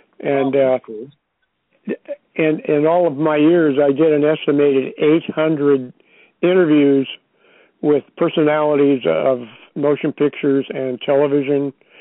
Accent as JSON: {"language": "English", "region": "California", "country": "United States", "tie": "born or raised there", "said": "I grew up in Napa Valley, and when I was 10 years old, my father told me, I'm going to teach you the hardwood floor business."}